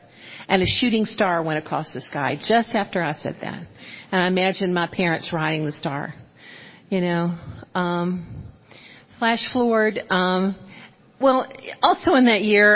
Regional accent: Georgia, United States; now in Crestwood, United States; You know, I am a Georgia girl.

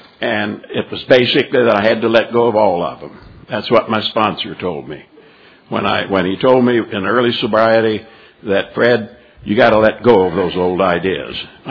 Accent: Saint Thomas, U.S. Virgin Islands; I'm an alcoholic from St. Thomas, Virgin Islands, District 14.

